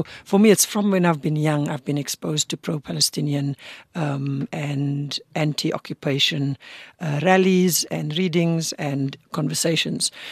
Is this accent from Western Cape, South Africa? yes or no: yes; Cape Town, Western Cape, South Africa; So, I mean, I grew up in the Cape Flats in Cape Town